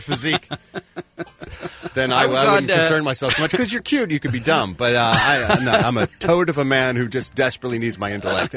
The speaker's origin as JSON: {"language": "English", "town": "Philadelphia", "region": "Pennsylvania", "country": "United States", "said": "See, it's hard for me as a Philadelphian because Camden, New Jersey was the smelly town right across the bridge from Philadelphia."}